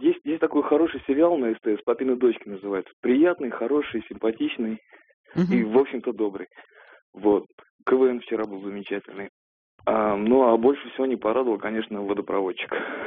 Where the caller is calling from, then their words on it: Ufa, Bashkortostan, Russia; Я из Уфы вам звоню.